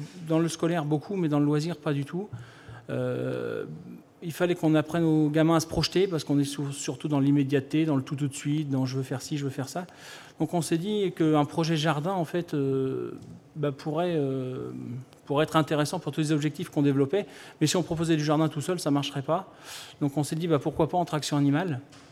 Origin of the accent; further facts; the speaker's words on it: Normandy, France; nous on est de Haute-Normandie